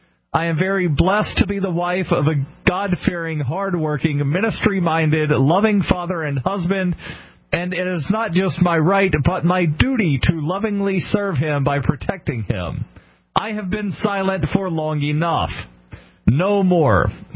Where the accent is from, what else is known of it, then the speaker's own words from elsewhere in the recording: Alabama, United States; I do, and this actually comes from my home state of Alabama.